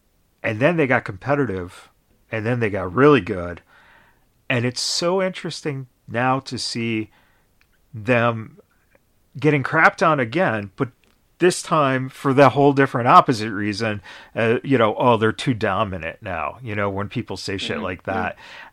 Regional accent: Chicago, Illinois, United States; And then I grew up in Chicago. So I remember Jordan as a rookie.

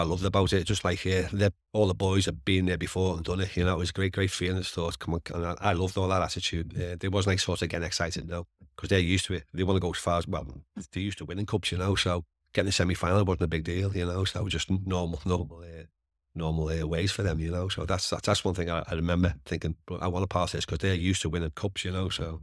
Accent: England, United Kingdom; growing up in England, there's always the FA Cup final and what have you.

